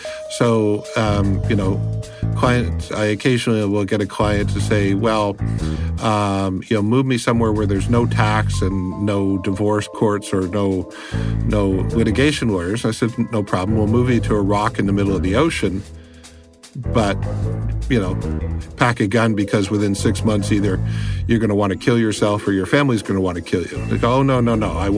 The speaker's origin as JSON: {"language": "English", "country": "Canada", "said": "I am a Canadian who deals with immigration, tax, family law solutions"}